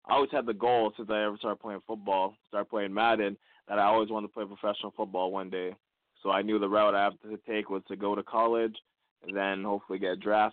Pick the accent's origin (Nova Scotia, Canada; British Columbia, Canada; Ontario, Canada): Ontario, Canada; Toronto; See, I'm originally from Toronto.